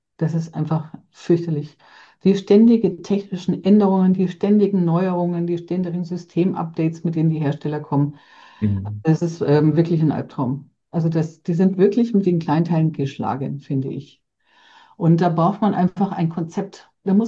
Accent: Erlangen, Bavaria, Germany; accent: Franconian

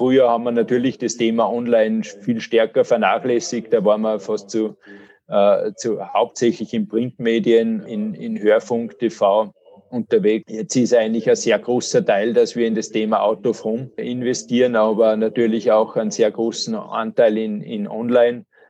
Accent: Salzburg, Austria; was uns natürlich als Salzburger Unternehmer auch sehr, sehr freut

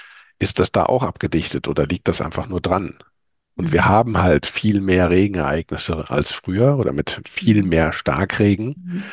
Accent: Wiesbaden, Hesse, Germany; Ich komme aus Wiesbaden, ich bin hier in Wiesbaden mit meinem Hauptbüro, bin unterwegs in Rheinland-Pfalz, in Bayern und in Hessen, also hier im Rhein-Main-Gebiet.

